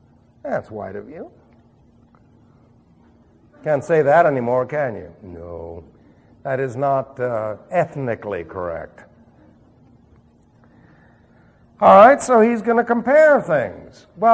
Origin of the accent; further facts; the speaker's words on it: New York, United States; where are you from? And we said, Long Island, New York.